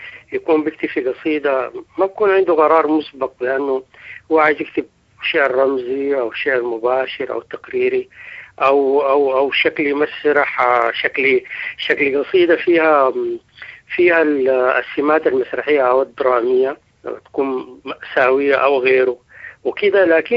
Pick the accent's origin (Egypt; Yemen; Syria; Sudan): Sudan; حالنا نحن كشعب سوداني